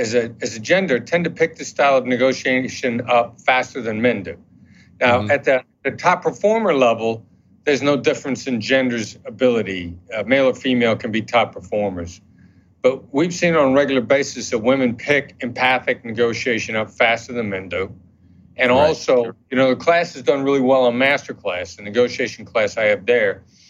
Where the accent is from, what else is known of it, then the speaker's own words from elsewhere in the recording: Iowa, United States; because I got a soft spot for them because I'm from Iowa.